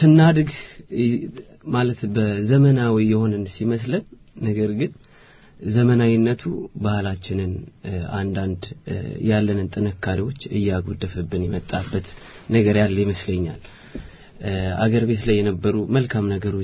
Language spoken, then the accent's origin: Amharic; Addis Ababa, Ethiopia; እኔ ተወልጄ ያደኩት አዲስ አበባ ነው። አዲስ አበባ ደግሞ በተለምዶ መርካቶ የሚባል ሰፈር ነው ተወልጄ ያደኩት። መርካቶ ማለት ሁሉን ነገር በሼር መትኖርበት ቦታ ነው።